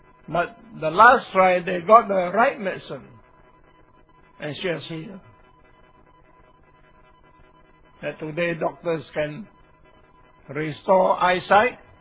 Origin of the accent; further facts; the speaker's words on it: Shantou, Guangdong, China; Suatao, that's my hometown, Shantou.